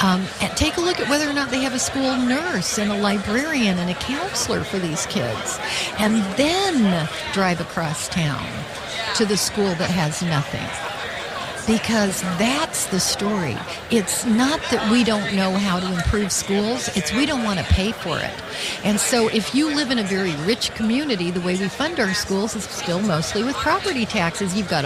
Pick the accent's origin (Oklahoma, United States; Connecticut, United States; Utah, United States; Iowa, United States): Utah, United States; And so I'm from Utah. Most of my members in Utah are Republicans.